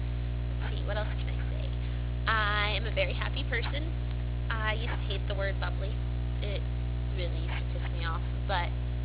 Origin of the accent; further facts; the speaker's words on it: Clairemont, California, United States; I was born and raised in San Diego, in a little town called Claremont. It's about 10 minutes away from FCSU.